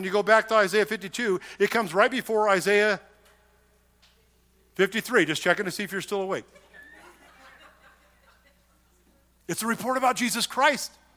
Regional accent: California, United States; born or raised there

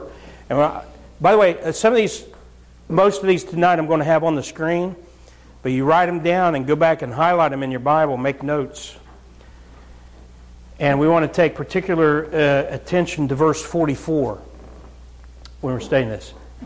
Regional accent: Ohio, United States; I'm from Southern Ohio. Some of you knew that. And down in Southern Ohio, we listen to a lot of Southern gospel.

